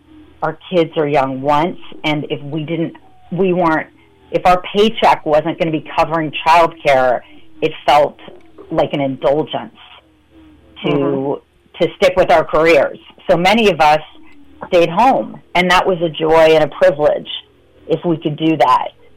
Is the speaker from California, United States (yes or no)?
no; Kansas City, Missouri, United States; Danny was my little brother, and I grew up in Kansas City